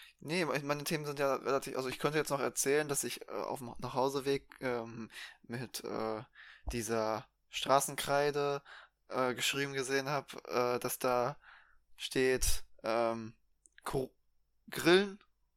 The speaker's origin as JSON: {"language": "German", "country": "Germany", "said": "Genau, wir kommen aus dem Land der Dichter und Denker"}